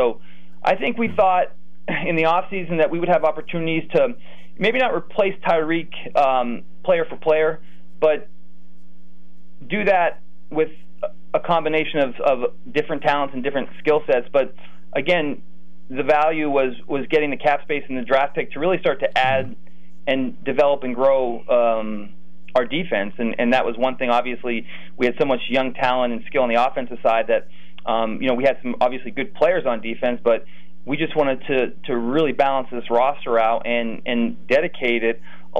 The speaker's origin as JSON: {"language": "English", "town": "Mount Carmel", "region": "Pennsylvania", "country": "United States", "tie": "born or raised there", "said": "especially coming from a place like Mount Carmel, growing up in Pennsylvania, football is so important."}